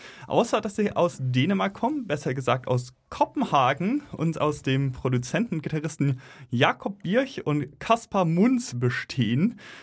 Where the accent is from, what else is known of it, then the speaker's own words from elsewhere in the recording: North Rhine-Westphalia, Germany; born there; Ich bin ja aus dem Sauerland gebürtig und da gibt es ja auch einiges zu kraxeln.